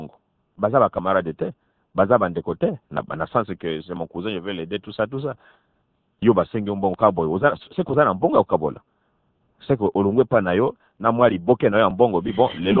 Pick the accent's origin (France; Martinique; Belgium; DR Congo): DR Congo; Parce que en tant que Congolais aussi, j'ai le souci de ma nation.